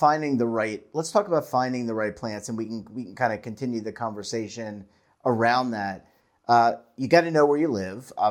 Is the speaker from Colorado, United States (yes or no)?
no; Baltimore, Maryland, United States; look, I'm an Orioles fan. I'm from Baltimore.